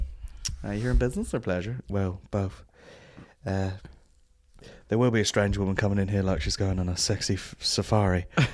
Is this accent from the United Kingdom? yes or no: yes; England, United Kingdom; Well, actually, I'm English.